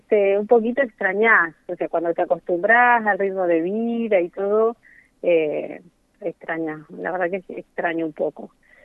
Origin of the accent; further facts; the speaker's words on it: Tandil, Buenos Aires Province, Argentina; sí, de Tandil.